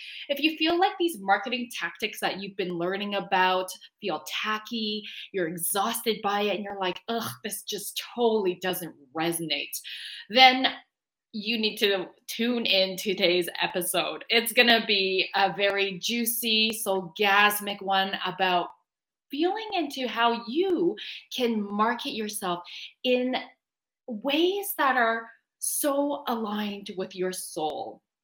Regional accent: Canada; It's out in the UK, but we are Canadian.

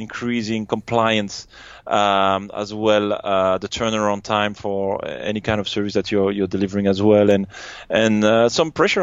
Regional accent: Brussels, Belgium; first language French; English is a second language; moved away as an adult; We speak French, we come from Brussels, from Belgium

